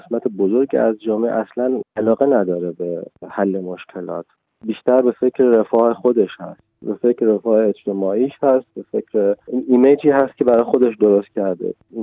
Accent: Shiraz, Fars, Iran; also born or lived in Tehran; من خودم تو تهرانم زندگی کردم، تو شیراز بزرگ شدم ولی تهران زندگی کردم.

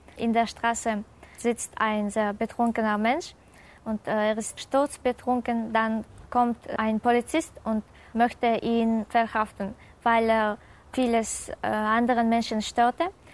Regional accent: Kyrgyzstan; German is a second language; Ich heiße … komme aus Kirgisistan. Ich bin am 9. August 1992 geboren.

